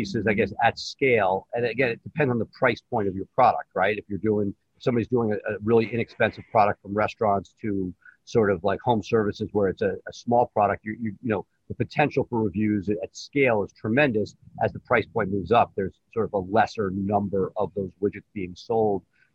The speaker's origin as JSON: {"language": "English", "region": "New York", "country": "United States", "tie": "born or raised there", "said": "I remember growing up in New York"}